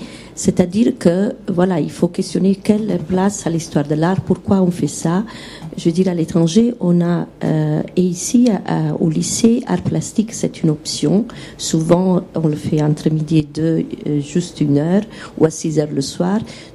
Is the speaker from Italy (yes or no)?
yes; Italy; French is a second language; Je viens de l'étranger, je viens d'Italie.